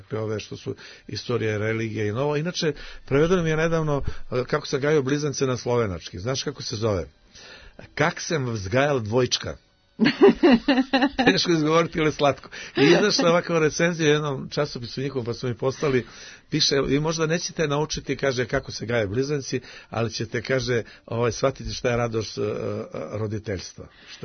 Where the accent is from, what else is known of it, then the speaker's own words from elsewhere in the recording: New Belgrade, Belgrade, Serbia; Ja sam odrastao na Novom Beogradu